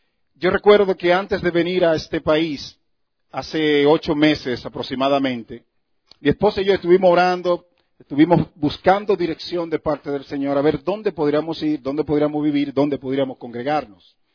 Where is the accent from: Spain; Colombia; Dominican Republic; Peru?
Dominican Republic; yo soy de la República Dominicana. Tierra del béisbol y del plátano verde